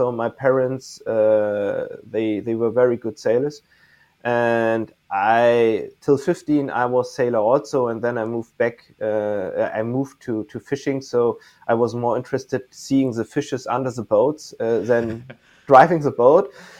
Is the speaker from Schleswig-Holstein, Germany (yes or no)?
yes; Lübeck, Schleswig-Holstein, Germany; And then I come to study here in Lübeck, my hometown, and then everything was offline.